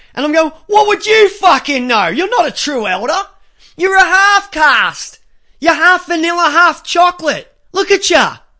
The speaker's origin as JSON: {"language": "English", "country": "Ireland", "said": "Even though I'm Irish, that's why I tan so easily. It's because I'm so white."}